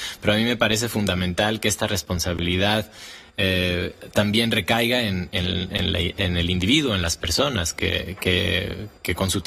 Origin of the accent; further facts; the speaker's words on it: Mexico; soy el primer mexicano en pisar muchos de los escenarios más importantes del mundo